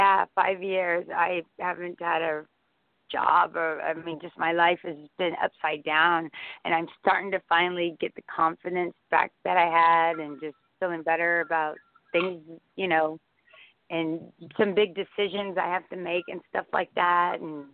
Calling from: Boerne, Texas, United States; Burney. It's a German name. It's B-O-E-R-N-E.

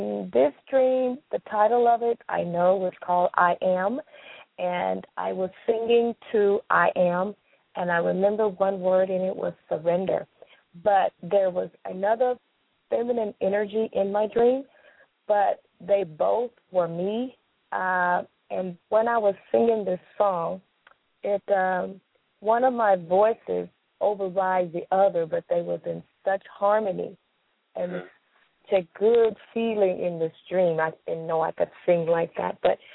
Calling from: Texas, United States; from Texas.

